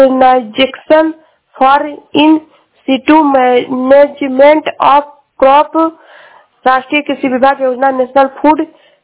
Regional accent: Shravasti, Uttar Pradesh, India; मैं जिला श्रावस्ती से हूँ।

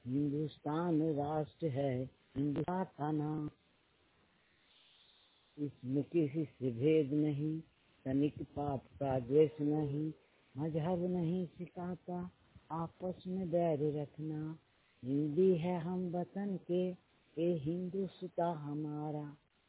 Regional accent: Bihar, India; ग्राम पंचायत बाजीपुर मुंबईया, अखंड विभूतिपुर जिला समस्तीपुर बिहार का रहने वाला हूँ।

